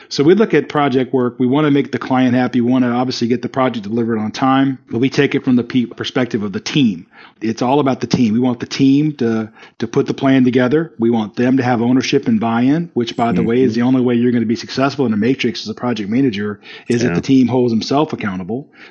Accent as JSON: {"language": "English", "region": "South Carolina", "country": "United States", "tie": "born or raised there", "said": "So I grew up in South Carolina, although nobody will be able to tell it on this call because I don't talk slow at all."}